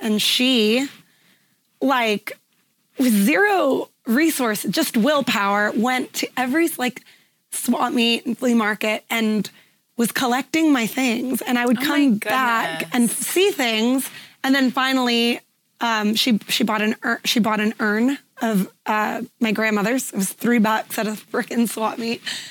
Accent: California, United States; I was in San Diego. I'm from Northern California.

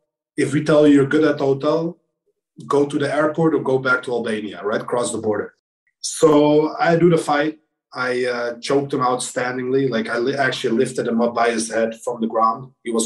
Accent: Kosovo; I'm from Kosovo, and we were in a war, like in 1994 to 1998.

